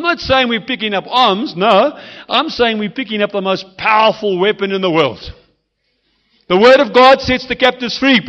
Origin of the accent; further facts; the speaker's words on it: Ventersdorp, North West, South Africa; because I come from Ventersdorp